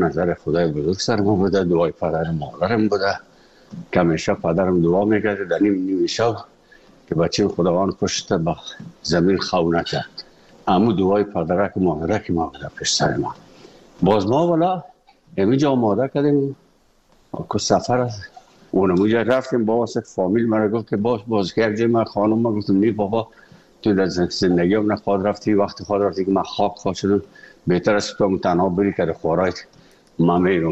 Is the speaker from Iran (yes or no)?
no; Afghanistan; moved away; وقتی که من از افغانستان بر آمدم